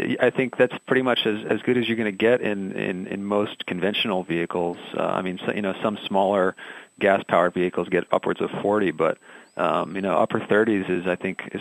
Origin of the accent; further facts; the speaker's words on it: New Jersey, United States; I don't come from a dairy farm family. I grew up in New Jersey.